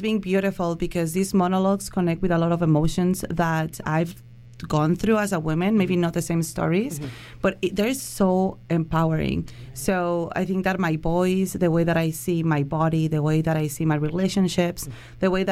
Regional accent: Mexico; And it's all Latinos, right? We're all the cast is, in this case, we're all Mexican.

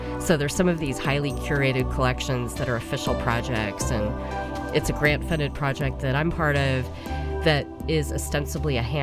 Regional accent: Sunnyvale, California, United States; born or raised there; now in San Francisco, United States

